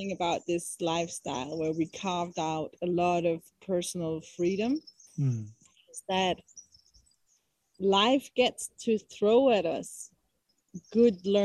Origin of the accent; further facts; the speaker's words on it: Copenhagen, Capital Region of Denmark, Denmark; Of course, I come from Copenhagen, and I come from Western society. I come from money. I come from education.